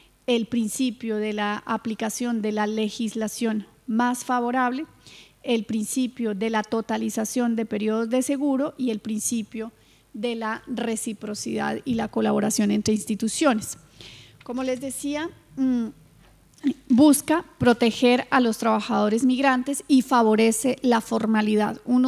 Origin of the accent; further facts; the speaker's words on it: Colombia; yo soy colombiana de nacionalidad